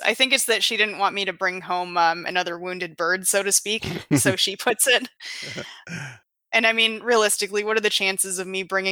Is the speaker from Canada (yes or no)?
yes; Canada; I'm Canadian.